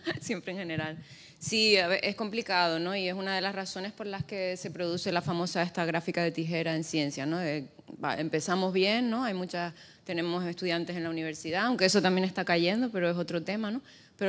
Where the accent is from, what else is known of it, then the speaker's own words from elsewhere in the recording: La Palma, Canary Islands, Spain; yo nací en La Palma, fui a un colegio público, fui a un instituto público y luego a la Universidad de La Laguna